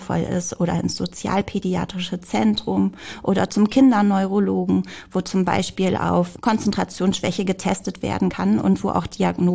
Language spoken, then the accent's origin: German; Sande, Lower Saxony, Germany; ich komme ursprünglich aus Sande, Landkreis Friesland, und bin eigentlich über meinen Mann in den Landkreis Vechta gezogen und arbeite jetzt sehr gerne hier im Landkreis Cloppenburg.